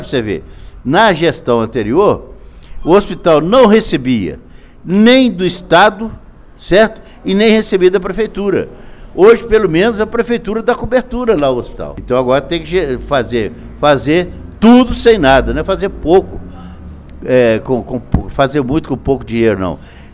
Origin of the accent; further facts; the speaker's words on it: Pará de Minas, Minas Gerais, Brazil; o hospital é a minha casa em Pará de Minas, foi lá que eu nasci em Pará de Minas, foi lá que eu cresci e cresci meus filhos